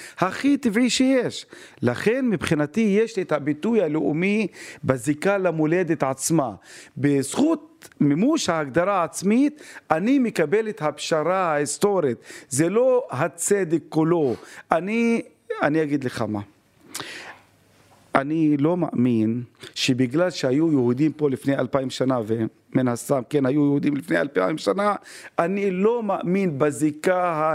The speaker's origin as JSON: {"language": "Hebrew", "town": "Haifa", "region": "Haifa District", "country": "Israel", "said": "אני חיפאי בכל רמה חבריי."}